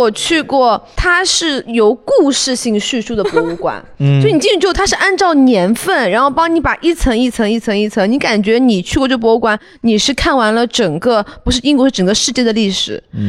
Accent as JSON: {"language": "Chinese", "country": "China", "said": "他看出来我是个中国人。"}